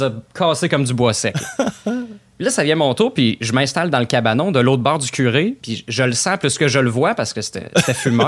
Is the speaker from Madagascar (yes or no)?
no; Saint-Marcellin, Quebec, Canada; moi, je viens de Saint-Marcellin, OK?